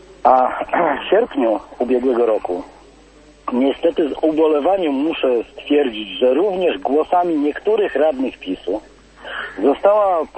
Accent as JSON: {"language": "Polish", "town": "Gdańsk", "region": "Pomeranian Voivodeship", "country": "Poland", "tie": "born or raised there", "said": "bo Gdańsk jest naprawdę bliski memu sercu, jestem od urodzenia gdańszczaninem."}